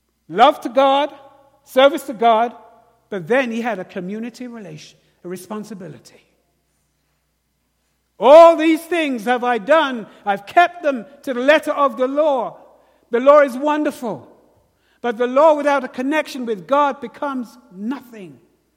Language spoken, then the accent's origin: English; United Kingdom; accent: British; I lived in the southern Alabama with my British accent.